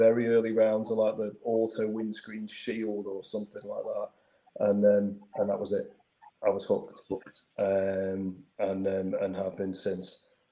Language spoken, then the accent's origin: English; Hazel Grove, North West England, United Kingdom; I grew up in Hazel Grove, so I was Stockport all the way through.